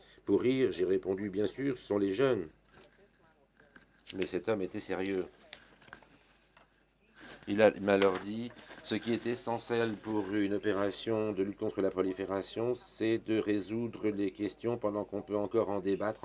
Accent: South Korea; French is a second language; je viens de la République de Corée, je suis un étudiant en université

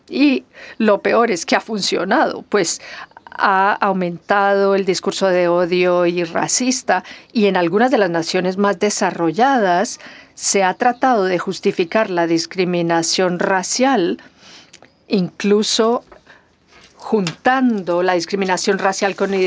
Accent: United States; como uno que se ha utilizado en Estados Unidos, de donde yo vengo

